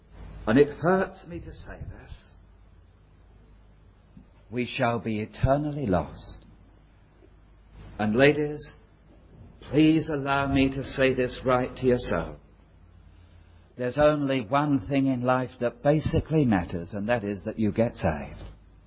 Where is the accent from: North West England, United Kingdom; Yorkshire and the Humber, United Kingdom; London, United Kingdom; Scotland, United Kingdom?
London, United Kingdom; Bow; born there; accent: Cockney; Now, I'm a Cockney. I was born in Bow.